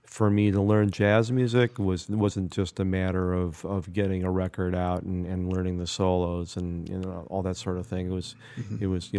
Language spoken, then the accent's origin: English; Milwaukee, Wisconsin, United States; also born or lived in New York; We actually moved to upstate New York for a few years and then moved to Milwaukee when I was about 8, I think.